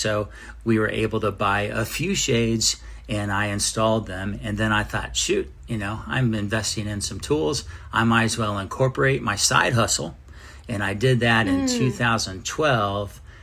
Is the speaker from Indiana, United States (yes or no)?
yes; Spring Grove, Indiana, United States; Yes, and I can claim Spring Grove as my hometown, which is, if you're from Richmond, Wayne County, Spring Grove is a small incorporated island within the city of Richmond